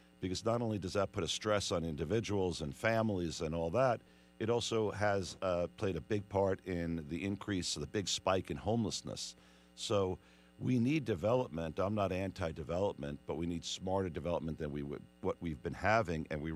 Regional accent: Queens, New York, United States; It worked for a guy, another guy from Queens like him. And I'm from Queens originally.

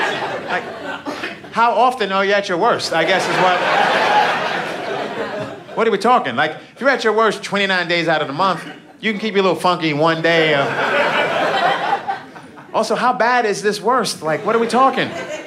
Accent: Brooklyn, New York, United States; I'm from Brooklyn. My worst, I'm in jail.

